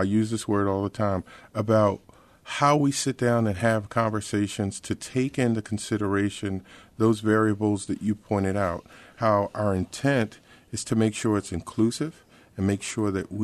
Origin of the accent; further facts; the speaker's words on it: Philadelphia, Pennsylvania, United States; the mere fact that I grew up in Mantua all my life